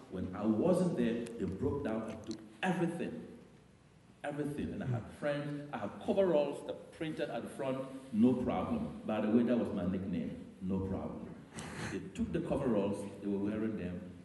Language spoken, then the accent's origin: English; Liberia; I was adopted by the vice president of Liberia, and I grew up in Liberia, didn't even know I had a family in Ghana.